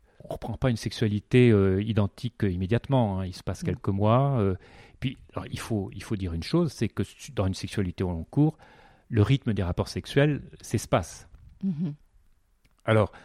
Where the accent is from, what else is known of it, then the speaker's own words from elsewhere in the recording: Paris, Île-de-France, France; quand on est parisien, qu'on a des enfants qui sont dans la pièce juste à côté